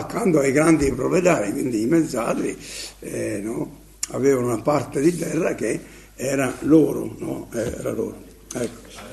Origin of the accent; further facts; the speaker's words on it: Falerone, Marche, Italy; Io sono di Falerone, no?